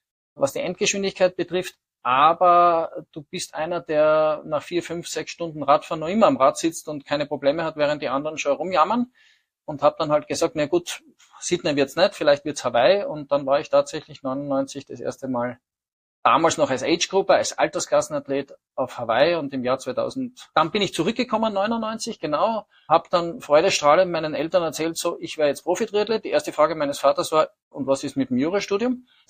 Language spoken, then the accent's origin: German; Graz, Styria, Austria; ich komme aus Graz, also Großstadt, 300.000 Einwohner.